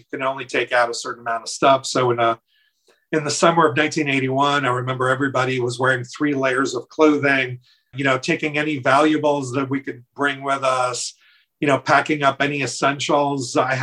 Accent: Russia; English is a second language; moved away; So I grew up in Soviet Union, and at some point, my parents decided, you know, there was no future for me as their child, and my grandparents didn't see a future for me in the Soviet Union

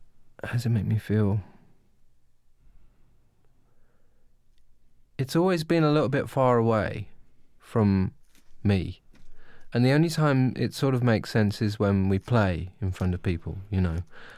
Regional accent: United Kingdom; I mean, I'm British, right?

